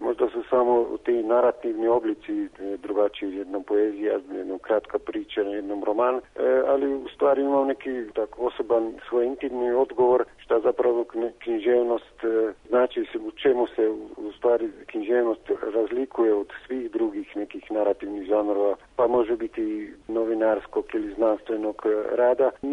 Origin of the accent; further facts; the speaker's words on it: Murska Sobota, Slovenia; A u Mursku Sobotu, moj rodni grad, manje od 10.